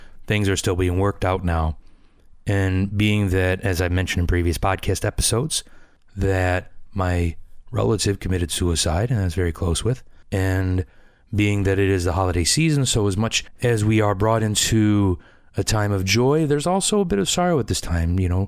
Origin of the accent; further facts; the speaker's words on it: Michigan, United States; I was reading some news coming out of my home state of Michigan.